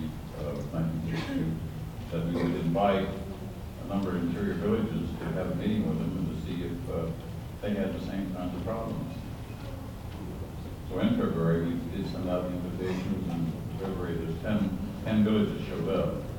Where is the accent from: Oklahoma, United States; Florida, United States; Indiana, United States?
Indiana, United States; I was born in Indiana. I lived there most of my life